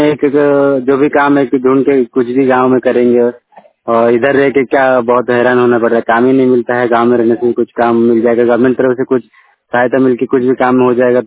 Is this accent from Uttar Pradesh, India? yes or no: no; Odisha, India; मैं उड़ीसा का रहने वाला हूँ।